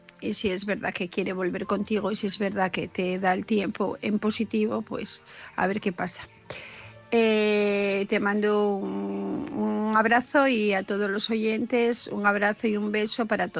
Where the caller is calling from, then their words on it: Asturias, Spain; de Asturias